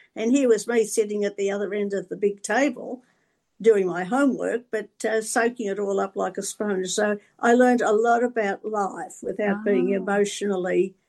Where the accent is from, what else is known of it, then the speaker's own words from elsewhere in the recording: Daylesford, Victoria, Australia; Oh, well, I grew up in Daylesford, and my parents had a guest house there.